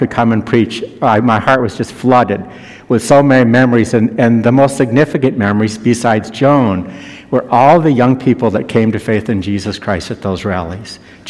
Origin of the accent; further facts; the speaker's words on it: Boston, Massachusetts, United States; I was raised in Boston. You drive with one hand on the wheel and one hand on the horn.